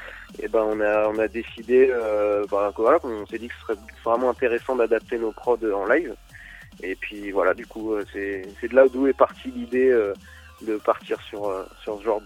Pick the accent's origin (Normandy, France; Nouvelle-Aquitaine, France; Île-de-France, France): Île-de-France, France; nous on est de toute façon de la région parisienne, hein.